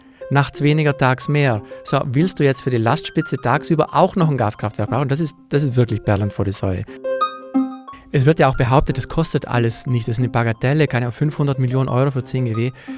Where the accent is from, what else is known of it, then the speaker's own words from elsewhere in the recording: Trentino-Alto Adige, Italy; moved away as an adult; now in Munich, Germany; Ja, erst einmal komme ich aus Südtirol. Ich bin ja Zurgroßter, auf Gott bayerisch, und habe aber in München mein Zuhause, meine Familie gefunden